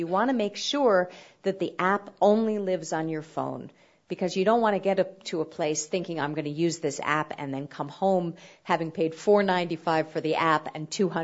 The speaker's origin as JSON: {"language": "English", "town": "New York City", "region": "New York", "country": "United States", "tie": "born or raised there", "said": "I wrote the Easy Guide to New York City. So I had a fun time re-exploring my hometown"}